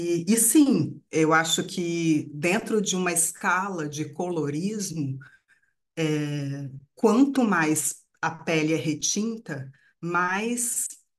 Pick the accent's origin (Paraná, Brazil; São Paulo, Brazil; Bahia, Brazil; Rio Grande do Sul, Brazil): Bahia, Brazil; Barreiras; also born or lived in Minas Gerais; now in Rio de Janeiro, Brazil; Nasci em Minas, muito pequena. Meus pais se mudaram de Minas para Bahia.